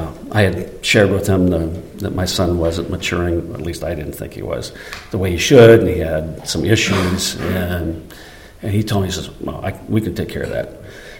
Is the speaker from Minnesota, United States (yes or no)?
yes; Minneapolis, Minnesota, United States; I came from the school of kind of hard knocks. I was raised in South Minneapolis